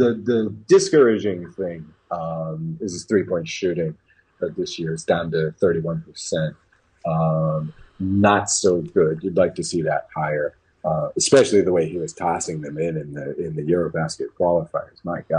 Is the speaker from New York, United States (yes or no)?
no; Massachusetts, United States; I was born and raised in roughly near Boston